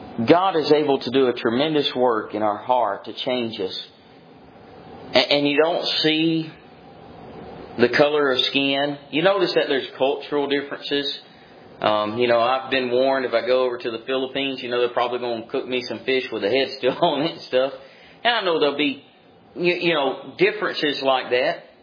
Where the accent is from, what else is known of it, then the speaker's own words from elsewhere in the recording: Mississippi, United States; You know, in my home state of Mississippi all my life.